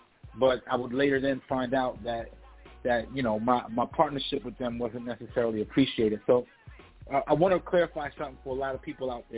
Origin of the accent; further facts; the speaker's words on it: New York, United States; and I had one of the biggest records heating up in the state of Florida, and I was from New York, every single record label reached out at that time.